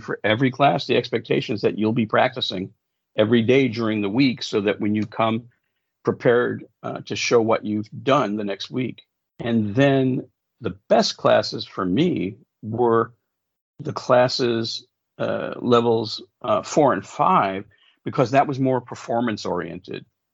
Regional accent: Bronx, New York, United States; I grew up in the Bronx.

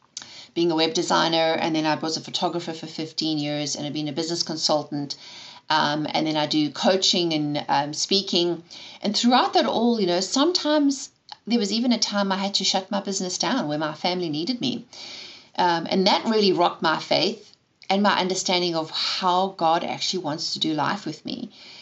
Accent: South Africa; I was born and raised in South Africa, hence the funny accent.

